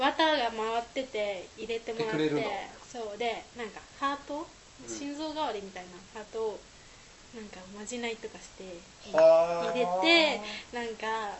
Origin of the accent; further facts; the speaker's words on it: Yamaguchi, Japan; もう地元山口で、もう何もないから